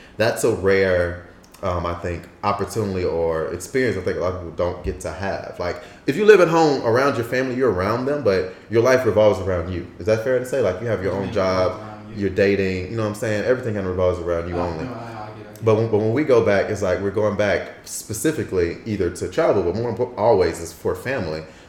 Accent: United States; now in Taiwan; But I'm American. My nationality is American. So I'm an expatriate of America.

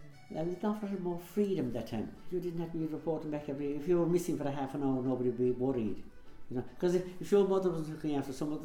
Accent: Ballymacoda, Munster, Ireland; born there; Well, I was born actually in the Ahavine Crossing, Ahavine, Ballymacoda. I was born locally in the house, as everybody was back then.

